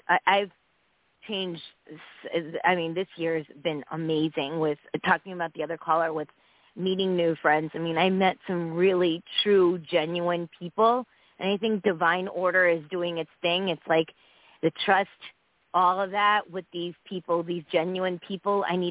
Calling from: Connecticut, United States; I'm in Connecticut.

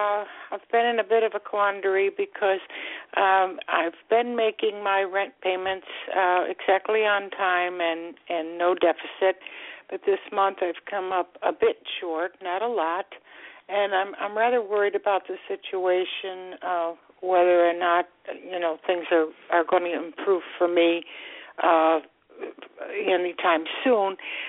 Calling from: Florida, United States; I'm calling from Florida.

